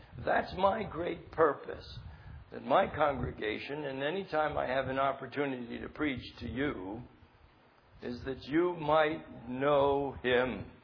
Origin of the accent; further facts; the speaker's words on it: New Jersey, United States; I was raised in New Jersey, so we talk about youth guys.